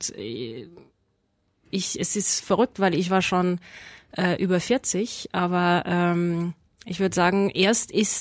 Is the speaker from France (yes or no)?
yes; Paris, Île-de-France, France; German is a second language; moved away as an adult; also born or lived in Netherlands; now in Germany; Also Frankreich ist mein Land, Paris ist meine Heimat. Noch mehr als Frankreich, würde ich sagen, Paris. Ich habe fast 12 Jahre in Holland gelebt